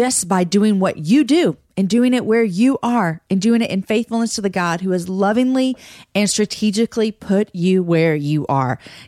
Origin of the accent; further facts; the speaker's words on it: Georgetown, Texas, United States; which is right here in my hometown, a little bit north in Georgetown, Texas.